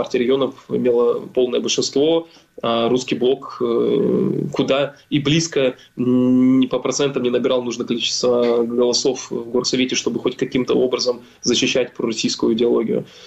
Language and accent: Russian; Sevastopol, Ukraine; в продолжение истории моего бытия в моем родном городе Севастополе.